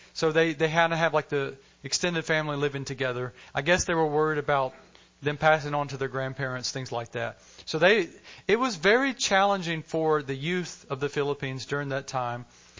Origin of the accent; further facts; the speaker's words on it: Alabama, United States; because even in growing up in Alabama, we all know who Jesus is